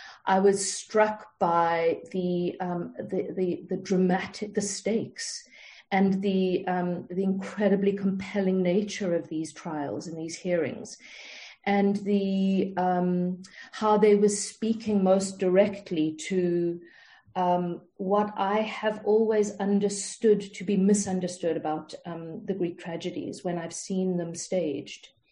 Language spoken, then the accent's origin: English; South Africa; moved away as an adult; I'm a director, born and raised in South Africa, left in my mid-30s. I'm back often with my family still in South Africa and to create there when I can.